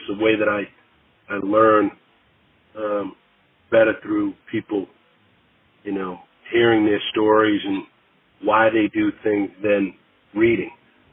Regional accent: Boston, Massachusetts, United States; But growing up in Boston, you did a lot of stuff. So you played street hockey, you played baseball, you know, you played football.

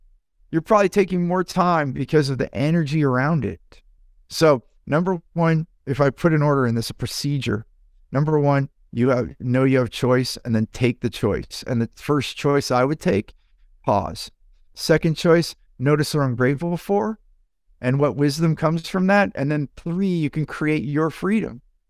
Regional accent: United States; because I grew up in the United States through modern society to work, work, work, work, work. I came from immigrant families

